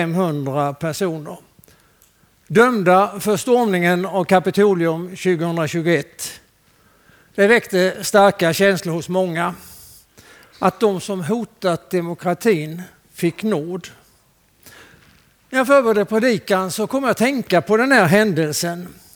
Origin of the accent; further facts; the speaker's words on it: Skåne, Sweden; Jag växte upp i norra Skåne och gymnasiet åkte vi över gränsen till Småland och gick i gymnasiet i Älmhult. Och det var väldigt noga vilken sida gränsen man hade kommit. Så jag höll länge på att jag var skåning.